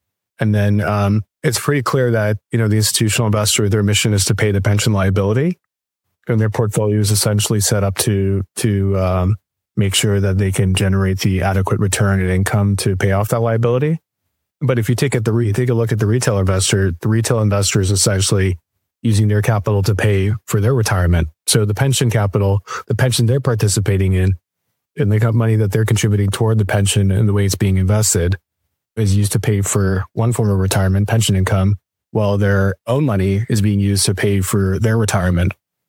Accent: Canada; Yeah, so I'm Canadian born and raised.

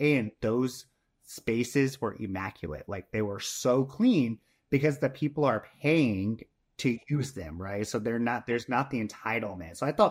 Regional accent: Muncie, Indiana, United States; I also did my hometown of Muncie, Indiana

